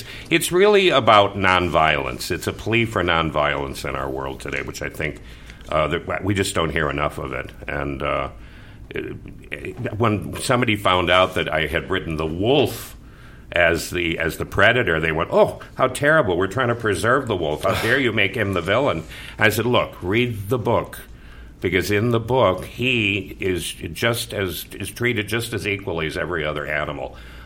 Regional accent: Holyoke, Massachusetts, United States; born there; I was born in Holyoke, Massachusetts, so you can definitely hear that.

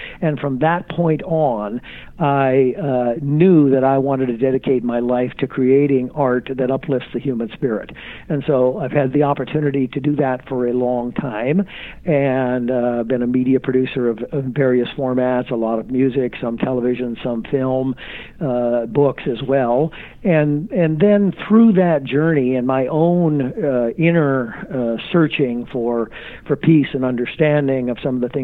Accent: Rockford, Illinois, United States; I began in my journey and in my work with a performing arts center that I founded in my hometown of Rockford, Illinois

